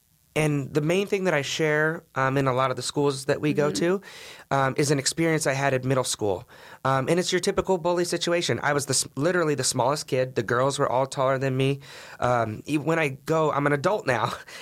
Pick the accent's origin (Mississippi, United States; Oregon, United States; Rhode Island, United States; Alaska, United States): Alaska, United States; And that's what's so cool about being up here in Alaska is I'm from Alaska, and I can relate to these kids